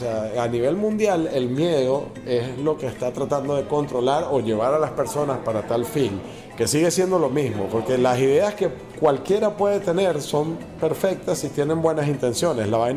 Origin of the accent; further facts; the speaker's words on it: Venezuela; nosotros somos venezolanos